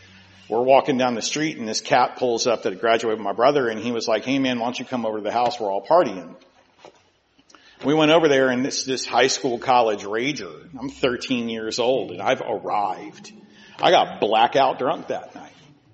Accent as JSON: {"language": "English", "town": "Charleston", "country": "United States", "tie": "born or raised there", "said": "I live in Charleston. I was born and raised in Charleston"}